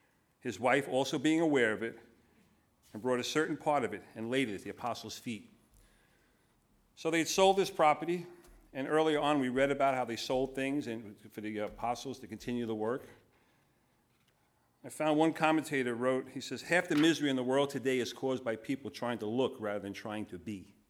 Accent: Brooklyn, New York, United States; Isn't that funny? I'm from Brooklyn, so forget about it.

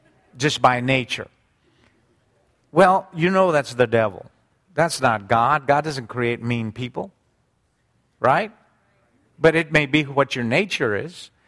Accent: United States; I didn't know, honestly, ladies and gentlemen, I didn't know that there were non-Christians in America, because we're Americans.

